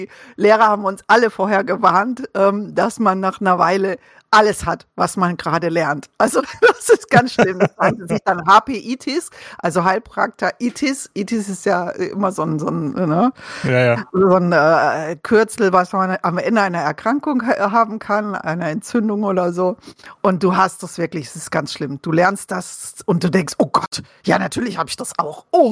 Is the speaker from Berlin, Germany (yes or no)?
no; Baden-Württemberg, Germany; now in Ruhr, Germany; Ich bin Jahrgang 67. Ich komme aus Süddeutschland, aus vom schönen Kaiserstuhl her. Lebe jetzt aber im Ruhrgebiet